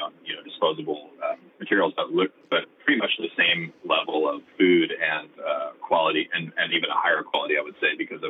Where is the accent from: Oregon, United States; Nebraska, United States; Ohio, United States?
Oregon, United States; also born or lived in Ashland, United States; Yeah, I was born in Ashland and raised in Southern Oregon. My dad's a logger. My grandfather and my dad are both loggers, and they own a company. So I moved around a little bit around Oregon as a kid